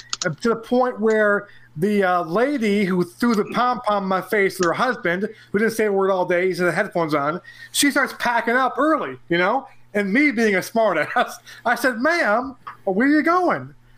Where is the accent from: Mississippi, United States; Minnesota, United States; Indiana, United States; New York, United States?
New York, United States; I mean, I'm from New York. I just came down here a year earlier to school.